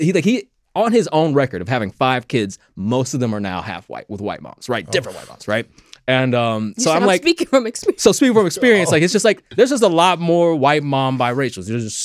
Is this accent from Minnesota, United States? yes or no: no; Louisiana, United States; I'm from Louisiana, close to Texas.